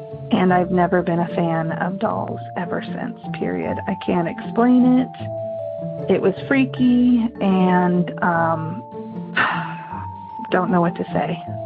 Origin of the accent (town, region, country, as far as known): California, United States